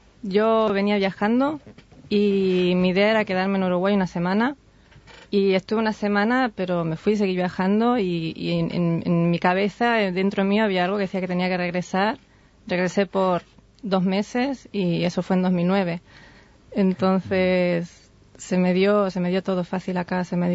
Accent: Barcelona, Catalonia, Spain; No sé, pero sí soy de España, en Barcelona.

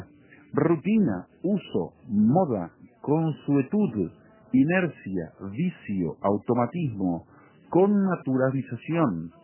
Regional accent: Uruguay; Me siento típicamente uruguayo.

